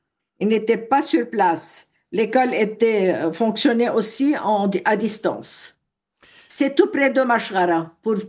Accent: Lebanon; en tant que Libanais, vraiment très connus pour le niveau de notre niveau éducatif

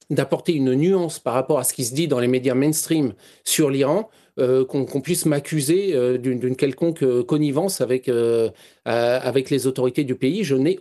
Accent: France; now in Russia; J'habite en Russie, je suis français

